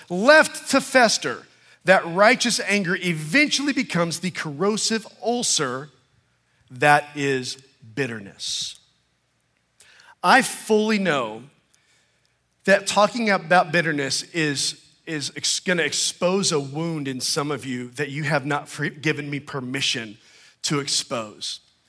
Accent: Texas, United States; I grew up in Central Texas, and the holy grail of all trees was a live oak tree.

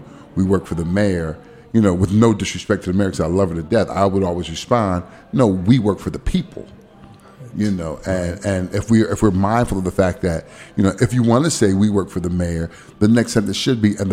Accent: Newark, New Jersey, United States; I'm originally from Newark, New Jersey, which is not very different from Southeast DC

